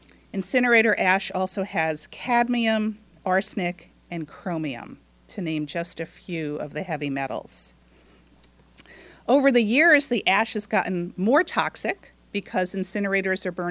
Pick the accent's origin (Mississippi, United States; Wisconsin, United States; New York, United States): New York, United States; Catskill; I grew up in Greene County, went to high school in Catskill, and am taking this project very seriously.